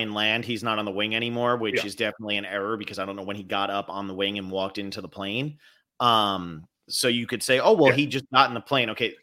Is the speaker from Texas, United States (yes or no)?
no; New Jersey, United States; as a guy growing up in New Jersey who really liked movies